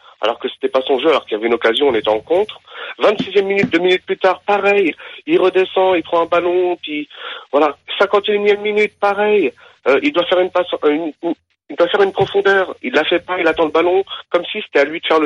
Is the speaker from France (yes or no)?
yes; Paris, Île-de-France, France; Je suis français, je suis parisien